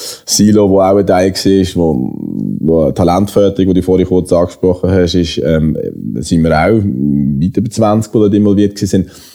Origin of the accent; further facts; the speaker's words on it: Basel, Basel-Stadt, Switzerland; aber bei uns in Basel gibt es das fast nicht.